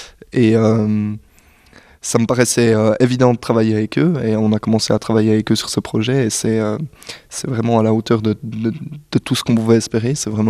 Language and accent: French; Saint-Imier, Bern, Switzerland; j'ai grandi à Saint-Imier. Et j'ai fait l'école à Saint-Imier